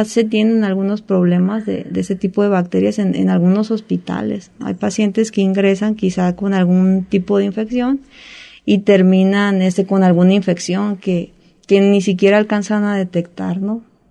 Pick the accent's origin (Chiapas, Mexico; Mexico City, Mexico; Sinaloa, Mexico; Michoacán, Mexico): Sinaloa, Mexico; moved away as an adult; also born or lived in Sonora; yo que soy de Sinaloa, porque realmente soy de Sinaloa, me fui a estudiar a Sonora y allá me quedé por un tiempo.